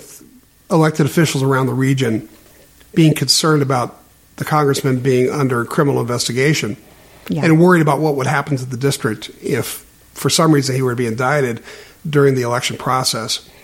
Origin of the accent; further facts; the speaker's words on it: San Diego, California, United States; born there; I was born here in San Diego, and I think both my parents had troubles.